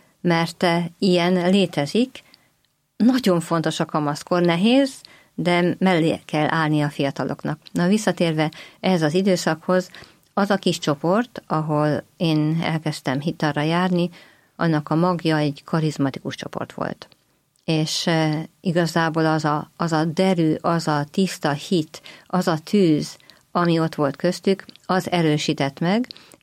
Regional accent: Rakamaz, Szabolcs-Szatmár-Bereg, Hungary; Egy nagy községből származom, Rakamaznak hívják, Tokaj mellett van, és egy olyan község, ahol rendkívül dolgosak voltak az emberek

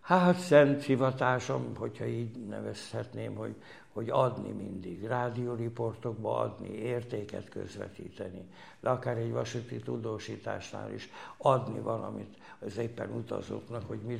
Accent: Szikszó, Borsod-Abaúj-Zemplén, Hungary; Az elején említettem, hogy Szikszón nevelkedtem fel.

